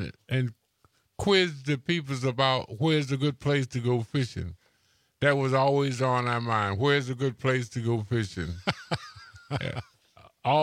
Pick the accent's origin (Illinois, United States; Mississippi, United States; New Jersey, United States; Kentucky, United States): Mississippi, United States; because I'm from Mississippi, so I have slurred my words and stuttered a lot.